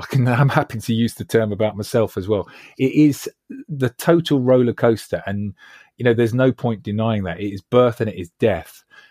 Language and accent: English; Acton, London, United Kingdom; And I'm a lad from Acton, Shepherd's Bush, you know